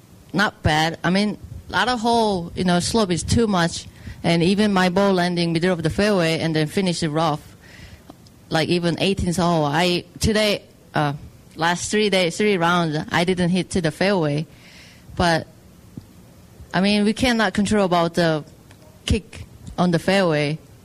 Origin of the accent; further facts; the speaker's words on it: South Korea; English is a second language; now in Orlando, United States; I always say, you know, from Korea, because I feel like I'm Korea, and I came here from Korea and play golf on LPGA Tour, and I just have a house in Orlando